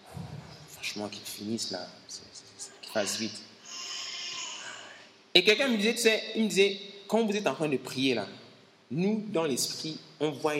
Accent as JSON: {"language": "French", "country": "Gabon", "said": "moi, je suis au Gabon, je suis gabonais, on a nos problèmes"}